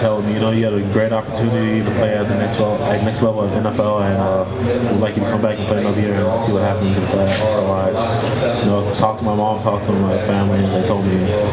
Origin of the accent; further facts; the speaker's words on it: Canada; Yeah, I used to say A about. I'm Canadian.